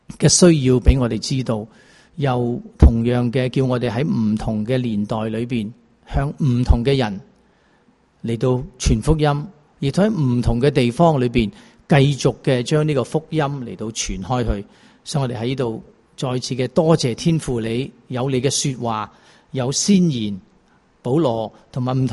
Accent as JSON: {"language": "Cantonese", "region": "Guangdong", "country": "China", "said": "咁我哋中文嘅意思咧系大部分我哋都系广东人"}